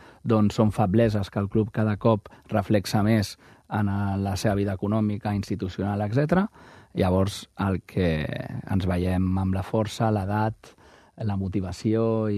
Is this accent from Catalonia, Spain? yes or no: yes; Barcelona, Catalonia, Spain; O sigui, és en el meu barri de tota la vida. Amb un radi de 2 quilòmetres tenia tota la meva vida.